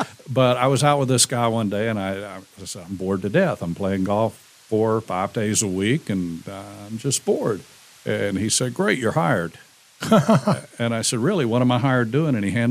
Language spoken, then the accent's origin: English; Florida, United States; Originally born and raised in Florida.